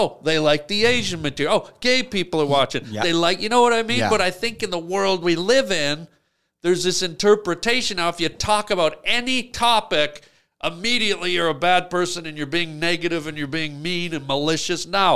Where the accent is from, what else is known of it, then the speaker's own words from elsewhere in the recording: Ireland; I just did a podcast last week where I joked about the Irish, and I'm Irish.